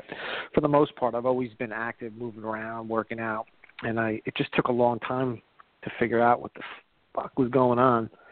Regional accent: Middletown, New Jersey, United States; Fifth grade, I moved from Jersey City to down the Jersey Shore to Middletown. And that's when I got into organized sports.

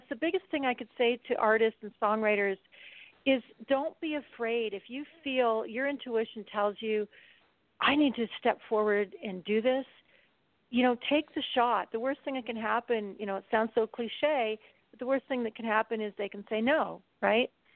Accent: Canada; hi, I'm from Canada

